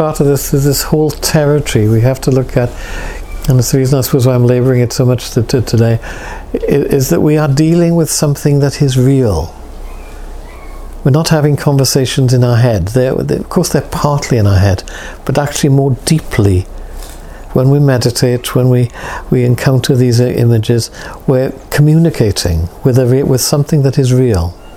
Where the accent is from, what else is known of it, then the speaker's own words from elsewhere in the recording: Wales, United Kingdom; because I'm Welsh and imaginative, and I can get very carried away.